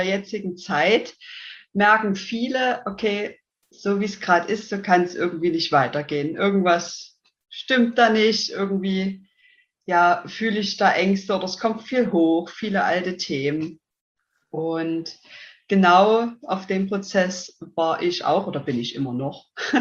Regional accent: Saxony, Germany; accent: Saxon; bin 30 Jahre jung, komme ja aus dem in Sachsen, deswegen der Dialekt, der kommt, denke ich, sehr stark raus.

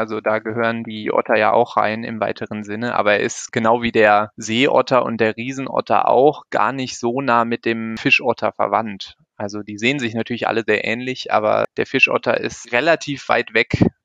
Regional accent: North Rhine-Westphalia, Germany; Also ich bin auch nicht aus Bayern. Ursprünglich komme ich aus dem Rheinland. Ich bin in der Nähe von Köln aufgewachsen.

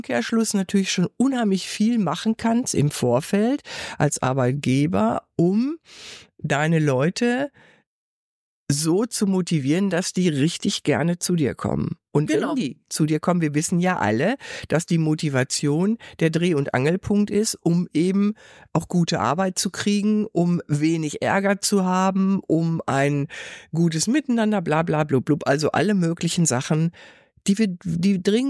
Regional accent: North Rhine-Westphalia, Germany; ich komme ja aus dem Ruhrgebiet

